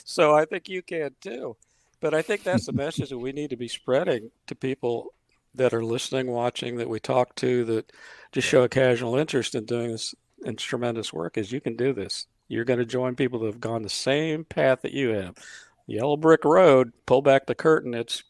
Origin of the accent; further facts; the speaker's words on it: Dayton, Ohio, United States; I'm from Dayton. So, Kimberly, I don't know where you're from. You know, I want to put in there what town you hail from. But, no, I'm born and raised in Dayton.